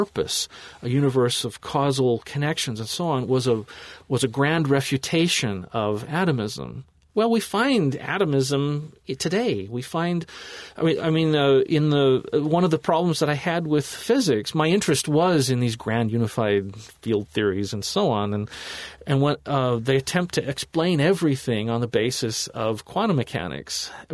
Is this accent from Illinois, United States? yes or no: yes; Illinois, United States; There's a well-known publisher of Latin pedagogical materials from my hometown in Illinois.